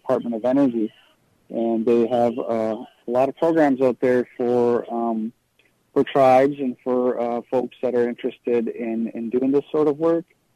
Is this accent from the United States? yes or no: yes; Strawberry Lake, Minnesota, United States; I'm originally from Strawberry Lake on White Earth Reservation.